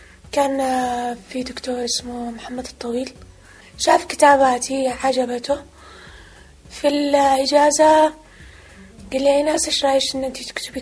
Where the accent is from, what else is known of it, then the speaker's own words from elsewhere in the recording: Arhab, Sana'a Governorate, Yemen; أنا من صنعاء، من أرحب.